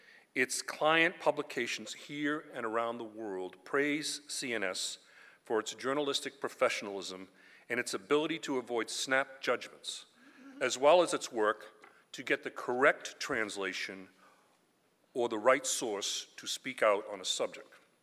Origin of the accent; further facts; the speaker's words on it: Boston, Massachusetts, United States; accent: Boston; excuse my Boston accent just came there